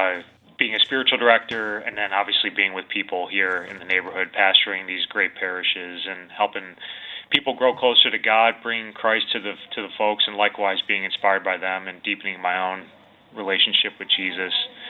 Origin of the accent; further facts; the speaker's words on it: Winnetka, Illinois, United States; I'd gone to New Trier High School. I'm from Winnetka originally, and then Faith Open Charity grade school, Catholic grade school.